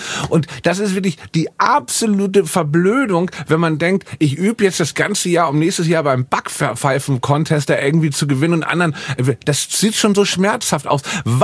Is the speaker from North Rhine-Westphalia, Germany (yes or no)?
no; Hamburg, Germany; Weil wir in Hamburg sind und auch ich hier nur noch ein Gast bin in meiner